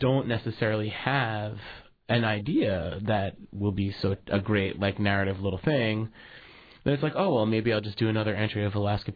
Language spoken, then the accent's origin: English; Brooklyn, New York, United States; That was when we first came from New York. We moved from Brooklyn, literally. Like, we got in a car and drove from Brooklyn to Palmer.